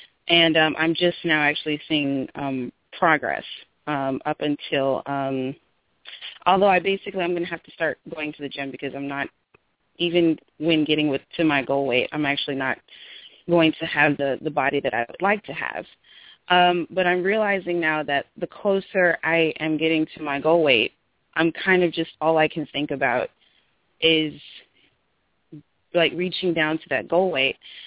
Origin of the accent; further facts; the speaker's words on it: Queens, New York, United States; I'm from Queens.